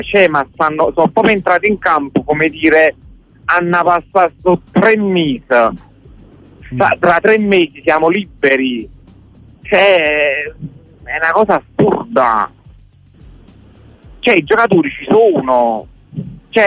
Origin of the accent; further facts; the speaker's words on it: Campania, Italy; però sono campano